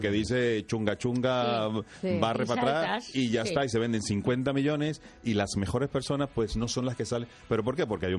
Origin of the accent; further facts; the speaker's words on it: Cádiz, Andalusia, Spain; Yo soy, aunque no parezca, yo soy gaditano, soy de Cádiz. Y tengo el flamenco en la vena